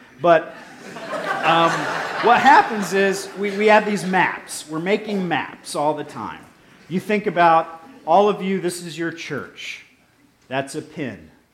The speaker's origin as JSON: {"language": "English", "region": "Ohio", "country": "United States", "tie": "born or raised there", "said": "I grew up in Ohio, so it was like kind of going back in time"}